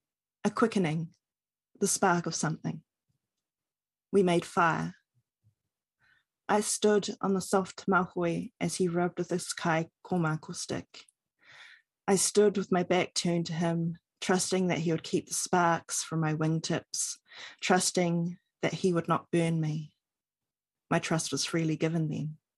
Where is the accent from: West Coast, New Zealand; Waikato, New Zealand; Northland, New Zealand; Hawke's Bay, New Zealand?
Waikato, New Zealand; Taupo; So I grew up in Taupō, but had lots of whānau in Rotorua.